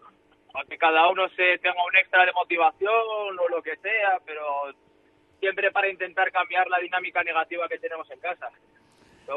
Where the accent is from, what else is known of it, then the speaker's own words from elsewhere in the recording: Sestao, Basque Country, Spain; me he formado en la cantera, soy de ahí, soy de Sestao.